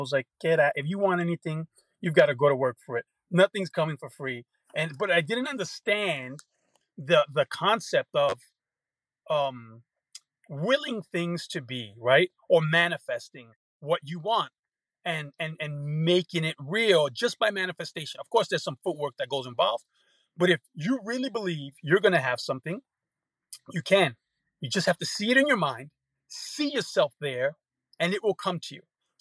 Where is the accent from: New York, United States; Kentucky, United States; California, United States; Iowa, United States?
New York, United States; I'm originally from New York.